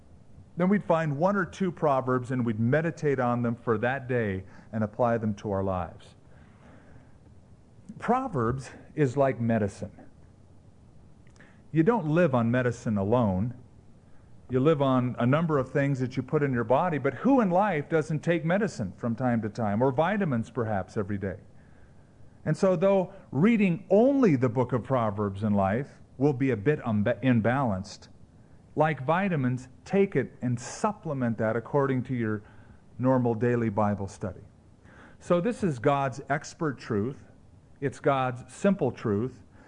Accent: California, United States; And I came from Southern California originally, and I used to surf every morning.

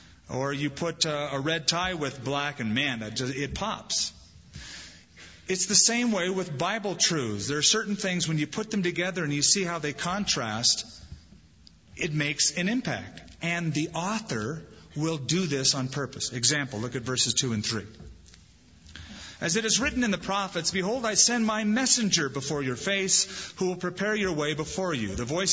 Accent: California, United States; I'm from California, and whenever people from the Midwest would come and cook, it's like, oh, man, put something in this.

